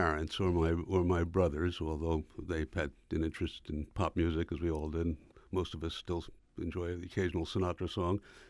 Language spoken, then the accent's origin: English; New York, United States; eventually, as a New Yorker, I had to look up and make sure she wasn't putting me on or preparing to assault me.